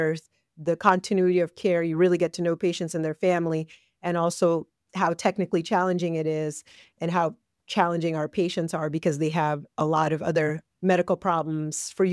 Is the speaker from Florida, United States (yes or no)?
no; Silver Spring, Maryland, United States; I grew up in Silver Spring, Maryland, and I've been in the D.C., Maryland, Virginia metro area for most of my life.